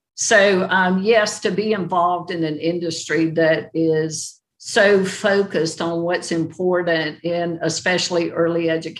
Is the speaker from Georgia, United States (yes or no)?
no; South Carolina, United States; You're actually right. It's South Carolina. I live in South Carolina and have my whole life.